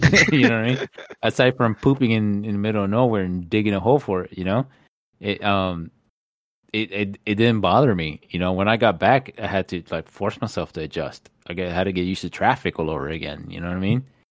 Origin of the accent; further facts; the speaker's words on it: Florida, United States; Man, look, I grew up here, right? I was raised in South Florida.